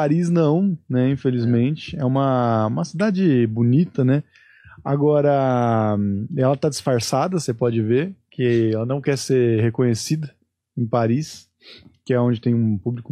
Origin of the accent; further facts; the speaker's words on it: São Paulo, Brazil; eu sou de São Paulo